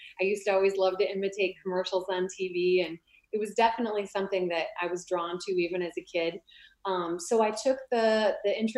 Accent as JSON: {"language": "English", "town": "Montgomery", "region": "Illinois", "country": "United States", "tie": "born or raised there", "said": "I grew up in the Chicago suburbs in a town called Montgomery, and I went to Oswego High School. So a Midwestern girl at heart that after school, I went west."}